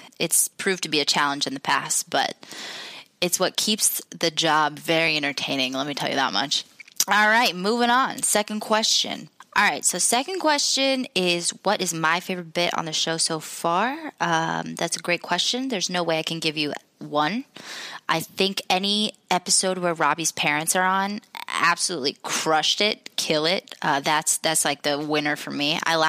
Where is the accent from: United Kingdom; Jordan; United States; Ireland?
Jordan; So I'm from Jordan. It's in the Middle East.